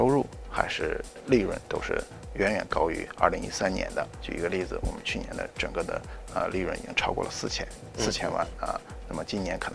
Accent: China; 我们中国人研究的技术是要解决中国人的疾病，所以我们偏重的是肝病

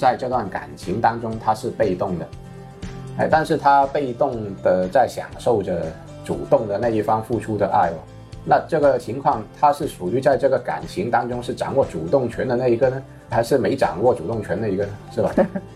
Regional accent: Guangzhou, Guangdong, China; 能够像我们广州话的

